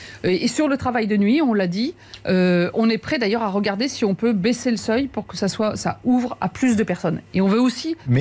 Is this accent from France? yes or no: yes; France; je crois qu'on peut être très fier en tant que Français